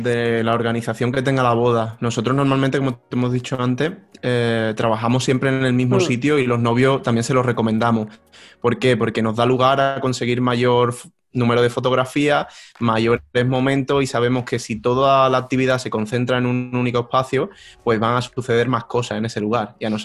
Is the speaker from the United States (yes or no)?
no; Seville, Andalusia, Spain; Yo soy de Sevilla, que se me nota un poco en el acento.